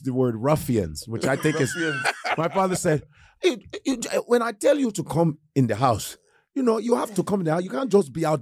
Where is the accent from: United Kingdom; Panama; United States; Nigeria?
Nigeria; See, me being Nigerian, brother, see, I started getting really pro-black in college